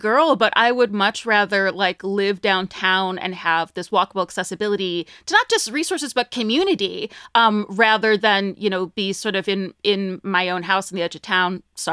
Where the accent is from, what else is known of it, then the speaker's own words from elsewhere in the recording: Ohio, United States; also born or lived in New York; I was in New York for 13 years. I'm from Northeast Ohio. 2018, I moved to Cleveland, which is also where I went to school.